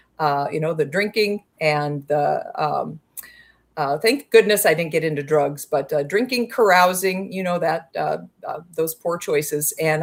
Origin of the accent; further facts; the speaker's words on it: North Dakota, United States; But born and raised in North Dakota, family kind of grew into church and became believers as I was growing up.